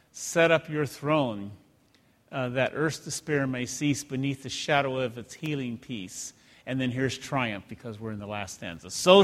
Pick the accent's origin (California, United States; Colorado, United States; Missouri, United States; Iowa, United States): Iowa, United States; I mean, I grew up in Iowa, lots of wheat, you know, corn, things of that nature